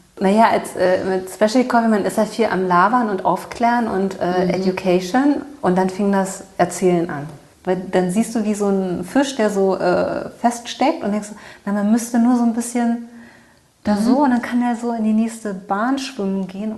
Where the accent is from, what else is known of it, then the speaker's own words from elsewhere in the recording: West Berlin, Berlin, Germany; Aber das war mir als Teenager in West-Berlin, also war mir das auch nicht bewusst.